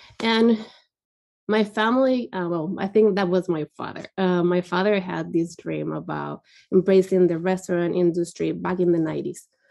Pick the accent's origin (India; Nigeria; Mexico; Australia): Mexico; Guadalajara, Jalisco; now in San Francisco Bay Area, United States; and I'm from Guadalajara, Mexico, but I live in the San Francisco Bay Area.